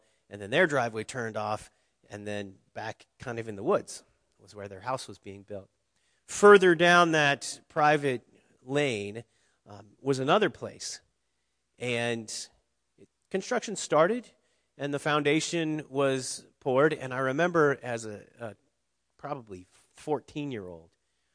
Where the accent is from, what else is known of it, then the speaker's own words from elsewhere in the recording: Ohio, United States; When I was young, growing up in Southwest Ohio, I lived on a road that had some old farmland on it, big parcels.